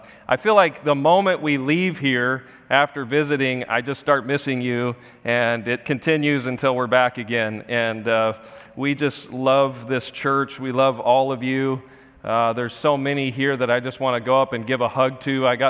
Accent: Arizona, United States; I remember the youth would always accuse me of having an accent because I'm from the South in Arizona, you know.

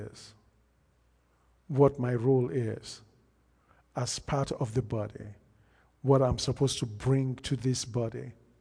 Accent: Nigeria; just like I came from Nigeria.

